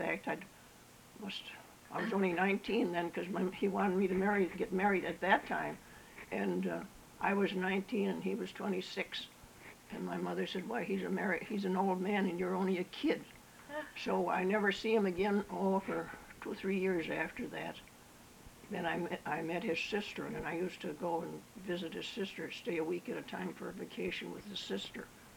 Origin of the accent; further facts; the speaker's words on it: Buffalo, New York, United States; He was from Batavia and I was from Buffalo.